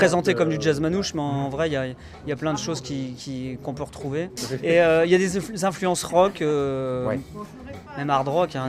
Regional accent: Cessières, Hauts-de-France, France; Nous, on vient de Laon.

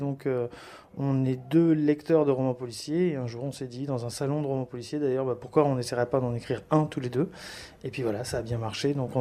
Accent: Compiègne, Hauts-de-France, France; now in Troyes, France; j'ai 49 ans, je suis né à Compiègne et j'ai fait toute ma première partie de scolarité à la Croix-Saint-Ouen et à Compiègne. Et depuis quelques années maintenant, après des études à Reims, j'habite à Troyes

